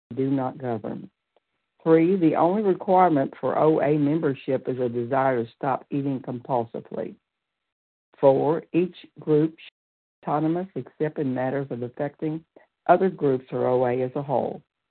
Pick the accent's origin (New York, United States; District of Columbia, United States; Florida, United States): Florida, United States; Pensacola; I'm from Pensacola, Florida, and I'm a recovered compulsive overeater.